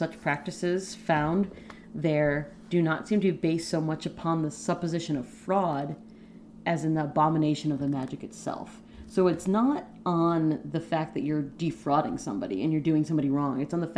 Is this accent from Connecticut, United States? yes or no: yes; Connecticut, United States; also born or lived in Massachusetts; Because I grew up in Connecticut and I lived in Massachusetts for 6 years.